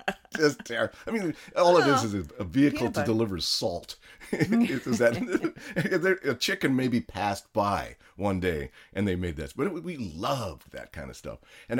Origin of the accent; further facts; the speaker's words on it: Canada; born there; Well, I was born in Canada